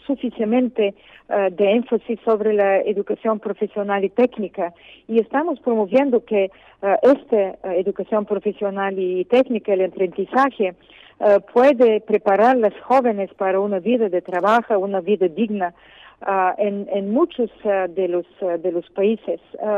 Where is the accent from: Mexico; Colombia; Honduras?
Colombia; yo vengo de Colombia